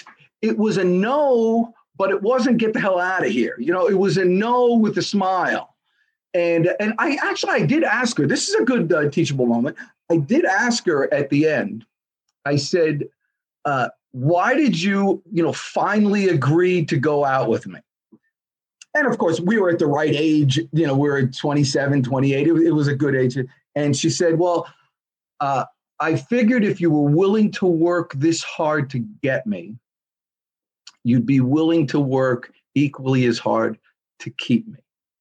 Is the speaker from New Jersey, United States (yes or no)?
yes; New Jersey, United States; I'm from New Jersey. It's impossible to offend me.